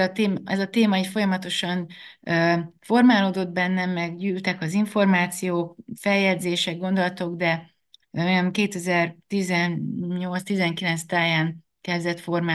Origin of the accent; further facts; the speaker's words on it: Kecskemét, Bács-Kiskun, Hungary; now in Budapest, Hungary; Én Kecskeméten nőttem föl, aztán Budapestre kerültem